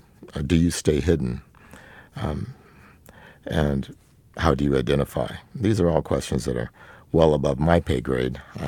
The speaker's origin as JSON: {"language": "English", "region": "the South", "country": "United States", "tie": "born or raised there", "said": "Growing up in the South, I grew up with black people who had blonde hair and blue eyes."}